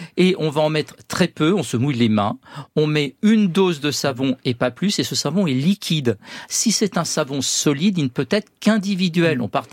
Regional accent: Grand Est, France; quelles que soient vous soyez breton ou alsacien comme moi

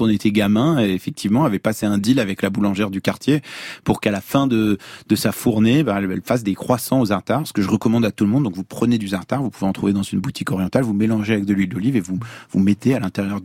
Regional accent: Lyon, Auvergne-Rhône-Alpes, France; J'ai grandi à Lyon et pas très loin du parc de la Tête d'Or.

